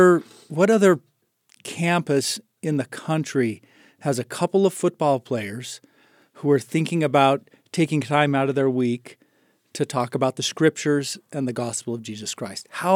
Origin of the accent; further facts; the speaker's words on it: Fairbanks, Alaska, United States; I grew up in Alaska, Fairbanks, Alaska.